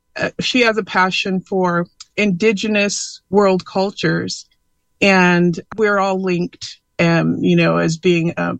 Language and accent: English; Chico, California, United States; I was born and raised in Chico, where the population has traditionally been 2% Black. And my parents came from the rural South